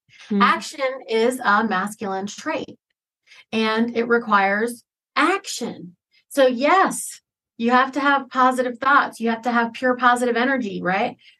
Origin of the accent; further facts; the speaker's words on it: Charlotte, North Carolina, United States; Let me just tell y'all, I'm Indian. I grew up in, you know, Charlotte, North Carolina. I was surrounded by Southern Baptists, Catholics, I mean, whatever, everybody.